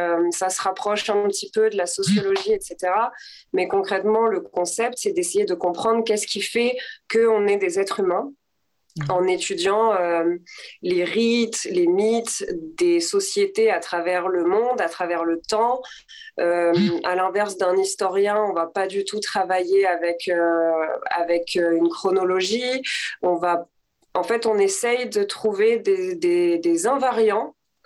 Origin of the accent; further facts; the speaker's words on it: Southern France, France; j'ai 29 ans, je viens du sud de la France et j'ai fait pas mal d'études.